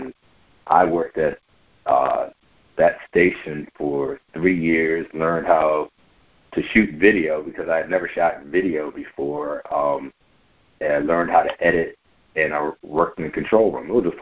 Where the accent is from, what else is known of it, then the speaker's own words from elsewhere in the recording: Washington, District of Columbia, United States; I'm from the Washington D.C. area, the DMV, went to school.